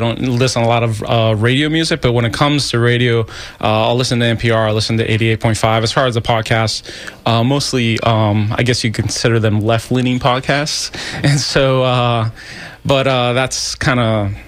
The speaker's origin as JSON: {"language": "English", "country": "Puerto Rico", "tie": "born or raised there", "also_born_or_lived": "St. Paul, United States", "said": "So I grew up in Puerto Rico. My family's all from Puerto Rico, my biological parents. And then I lived in St. Paul, Minnesota for some years as a child."}